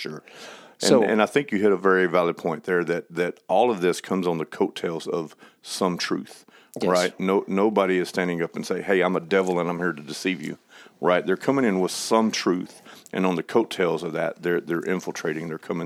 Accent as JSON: {"language": "English", "town": "Cattle Mills", "region": "Texas", "country": "United States", "tie": "born or raised there", "said": "So I grew up in Cattle Mills, Texas, and basically was going back and forth between my grandmother's little Baptist church out in the country and between a Pentecostal Assemblies of God that was in town."}